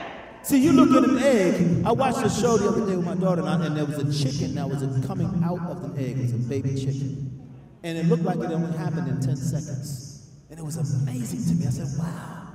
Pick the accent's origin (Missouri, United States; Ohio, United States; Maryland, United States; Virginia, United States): Maryland, United States; Baltimore; I'm from Baltimore. I had no cousins here. I didn't have any brothers.